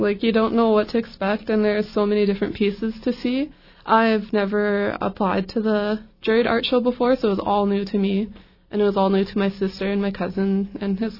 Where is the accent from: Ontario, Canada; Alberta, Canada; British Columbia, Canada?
British Columbia, Canada; Old Masset; it means precious weaver. I'm from Old Masset, Haida Gwaii, in British Columbia, Canada, and I'm from the Yukajanas Raven Clan.